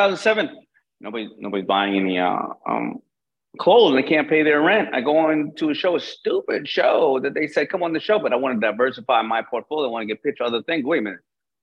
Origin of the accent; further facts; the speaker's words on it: Queens, New York, United States; I grew up in Hollis, Queens